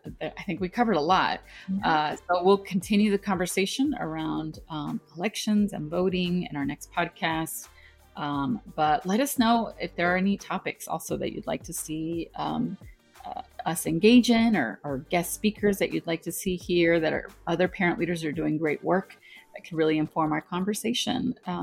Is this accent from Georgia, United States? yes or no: no; California, United States; so I'm Mexican American, if folks didn't already know this, born and raised in California, daughter of Mexican immigrants, whom I love.